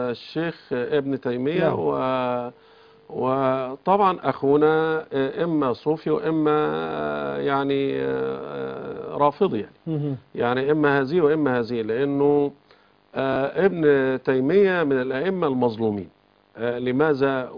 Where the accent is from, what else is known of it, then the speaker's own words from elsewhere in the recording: Egypt; في بلدنا مصر